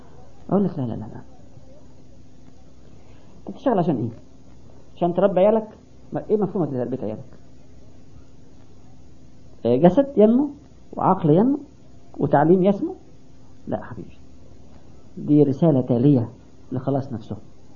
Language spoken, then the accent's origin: Arabic; Egypt; زي ما عندنا في مصر